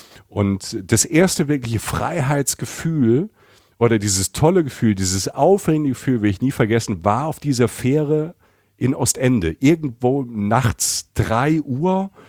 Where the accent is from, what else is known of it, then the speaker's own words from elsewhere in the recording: Rhineland-Palatinate, Germany; ich komme aus der Pfalz, 1000 Einwohner, ne, wunderschön, südliche Weinstraße, ist die Toskana, es ist alles wunderbar.